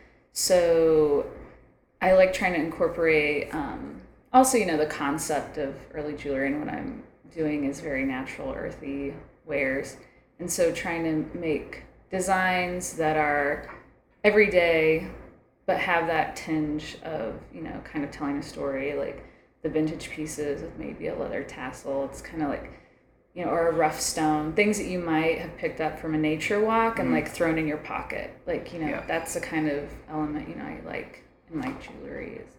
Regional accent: Riley, Kansas, United States; after I graduated from high school, a small town in Kansas called Riley.

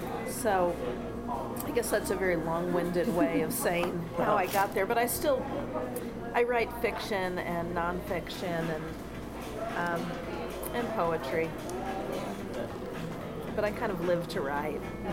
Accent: New Jersey, United States; I grew up in New Jersey.

